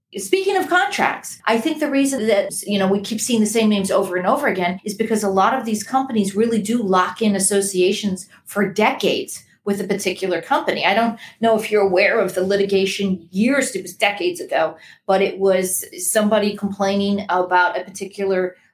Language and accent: English; Chicago, Illinois, United States; I'm from Chicago. It was the Sears Tower when I grew up there, and now it's called the Willis Tower.